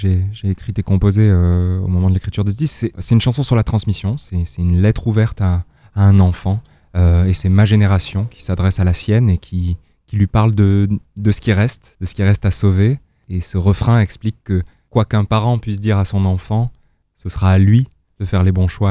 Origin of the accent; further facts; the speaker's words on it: Alès, Occitanie, France; parce que je suis né à Alès, sur les terres Sévenoles.